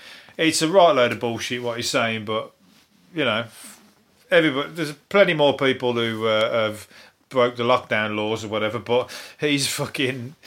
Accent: Birmingham, West Midlands, United Kingdom; And I'm from Birmingham, and I hate going to that because I miss my turning so often.

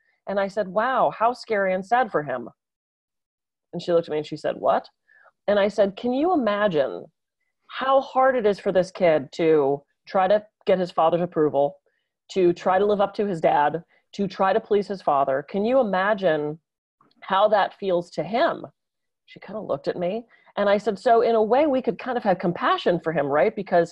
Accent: Pittsburgh, Pennsylvania, United States; also born or lived in Los Angeles; now in Santa Barbara, United States; now I grew up in Pittsburgh where it was much bigger. And then I was in LA, which is much, much, much, much bigger. And even here in Santa Barbara

